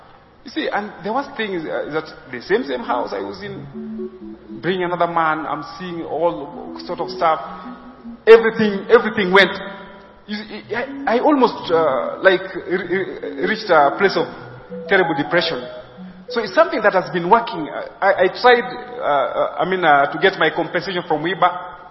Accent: Kenya; Okay, I'm a Luo. I'm a Kenyan, a Luo.

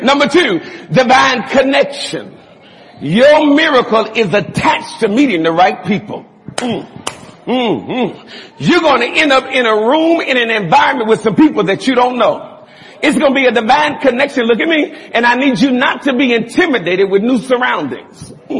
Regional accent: Chicago, Illinois, United States; So, I'm from Chicago. I'm from the hood. I'm from poverty.

